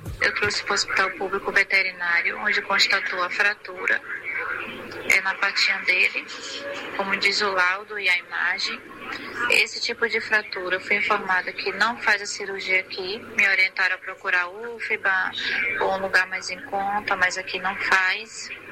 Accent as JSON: {"language": "Portuguese", "town": "Vale das Pedrinhas", "region": "Bahia", "country": "Brazil", "said": "eu sou daqui do Vale das Pedrinhas."}